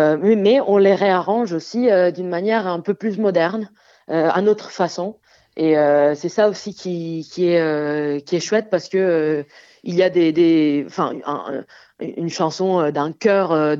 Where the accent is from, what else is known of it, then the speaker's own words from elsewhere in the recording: Auvergne-Rhône-Alpes, France; pour sortir un peu de notre région, parce que nous on vient de la Savoie de base, et on a envie de s'éloigner un petit peu.